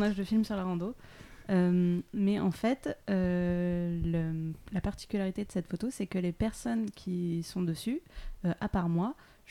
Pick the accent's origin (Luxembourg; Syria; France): France; Southwest France; also born or lived in Paris; je suis née à Paris, mais comme Fanny, j'y ai vécu 2 jours, et après on a déménagé dans le sud-ouest